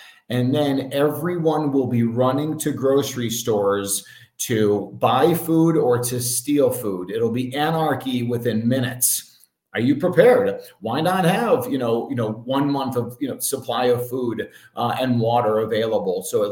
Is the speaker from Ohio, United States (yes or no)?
no; Chicago, Illinois, United States; my hometown of Chicago